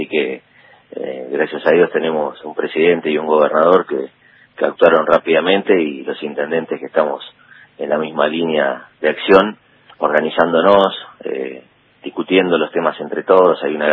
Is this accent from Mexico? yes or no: no; Florencio Varela, Buenos Aires Province, Argentina; born there; yo nací en Florencio Varela y siempre digo, no me canso de decirlo